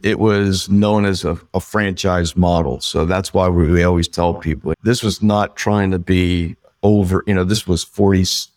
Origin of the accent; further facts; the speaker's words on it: New Jersey, United States; I know our work ethic, being from you were from New York, we're from New Jersey.